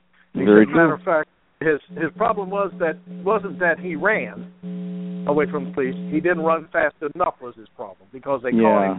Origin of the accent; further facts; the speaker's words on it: Glen Burnie, Maryland, United States; Yes, well, being Maryland's my home state, and grew up in the suburbs of Baltimore, Glen Burnie area, Severna Park, all that area.